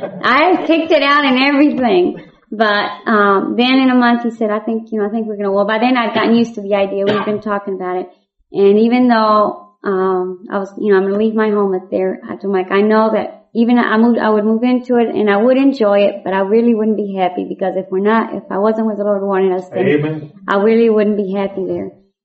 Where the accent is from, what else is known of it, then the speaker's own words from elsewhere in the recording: Mexico; I grew up in Mexico, so I'm fluent in Spanish